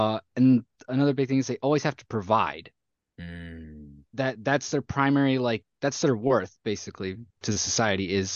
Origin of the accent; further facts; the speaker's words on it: Belleville, Michigan, United States; And I'm from the Belleville area in awesome. Michigan.